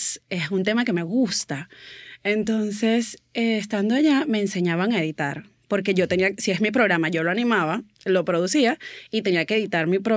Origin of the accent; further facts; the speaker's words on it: Maracay, Aragua, Venezuela; yo vengo de Maracay, y así había otros más de la Católica, y yo era la única de Maracay.